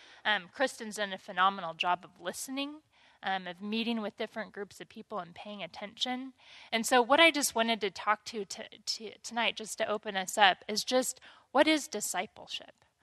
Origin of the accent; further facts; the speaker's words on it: Missouri, United States; Missouri mannerisms. They would give me such a hard time when I'd get on the phone and call home and my accent would come back.